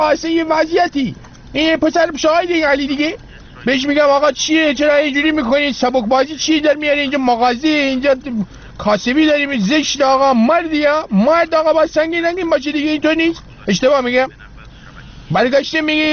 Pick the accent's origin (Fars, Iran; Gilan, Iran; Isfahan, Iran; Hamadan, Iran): Gilan, Iran; Rasht; من بچه رشتم من یه زمانی ما توی رشت برای خودمون کندلاتی بودیم